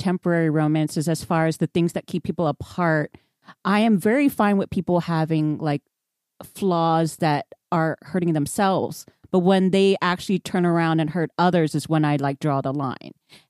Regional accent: Houston, Texas, United States; I grew up in Houston and I definitely knew like Houston, New Orleans, you know, has that sort of like Viet Cajun.

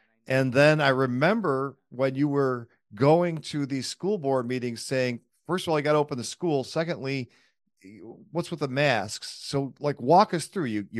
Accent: Buffalo, New York, United States; He's from my hometown, Buffalo, New York, Chickawaga Orchard Park. We both grew up here.

